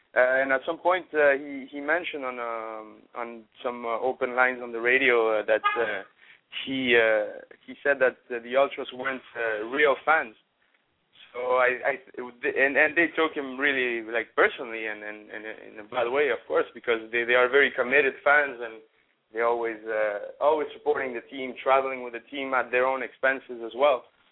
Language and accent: English; Argentina; I do it in French, English, and Spanish, because as you know, I'm from Argentina as well.